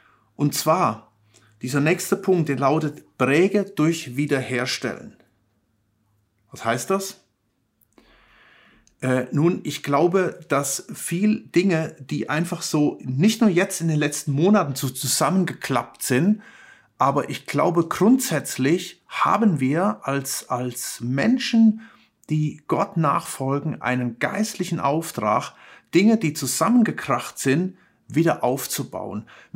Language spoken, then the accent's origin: German; Germany; und ich schließe mich da ein, ich als Deutscher, wir als Gesellschaft